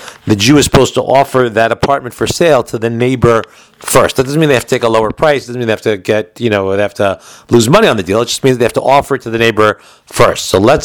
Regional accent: Brooklyn, New York, United States; let's say where I grew up in Brooklyn, I think they do it in other places too.

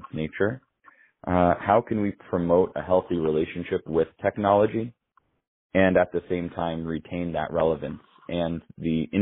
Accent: Teaneck, New Jersey, United States; also born or lived in Moscow, Russia; and I grew up in Teaneck, Bergenfield. But when I was in middle school, she was posted in the U.S. Embassy in Moscow, and so my sister and myself and my mother, we went to live in Russia.

